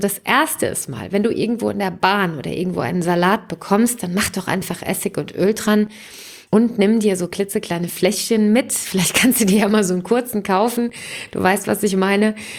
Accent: Hesse, Germany; Bei uns in Hessen sagt man ja Göksche

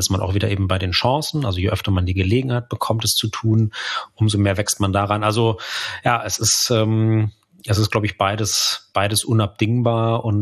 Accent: Bavaria, Germany; im Münchner Umland, wo ich aufgewachsen bin

